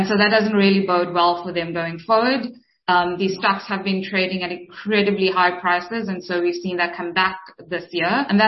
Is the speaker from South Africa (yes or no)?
yes; South Africa; You know, as a South African investor, I guess the question for most people are going to be what has been the impact on South African markets